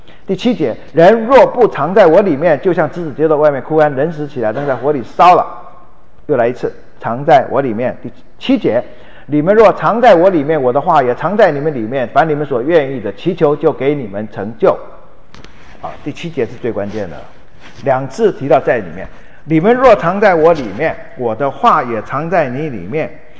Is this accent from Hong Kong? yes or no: no; Taiwan; 这我们从小的时候在台湾看日本电影看来的错觉